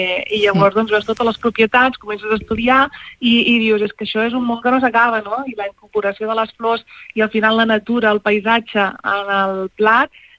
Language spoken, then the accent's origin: Catalan; Palau-sator, Catalonia, Spain; also born or lived in Palafrugell; now in Pals, Spain; soc filla de Palau Sator, jo, tot i que vaig néixer a Palafrugell, ara estic visquent a Pals i també, doncs, fins ara també tenia el restaurant a Regencós, vull dir que soc d'aquí del Rovell, d'aquí de l'Empordà, sí.